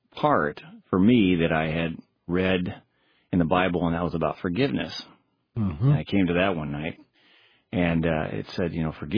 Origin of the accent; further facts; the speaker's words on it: Midwest, United States; I grew up in the Midwest, grew up in a largely Catholic home